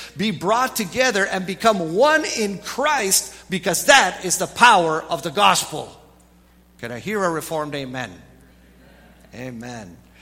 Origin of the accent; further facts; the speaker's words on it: Grand Rapids, Michigan, United States; born there; The fact that I was born in Grand Rapids, Michigan, makes me a U.S. citizen.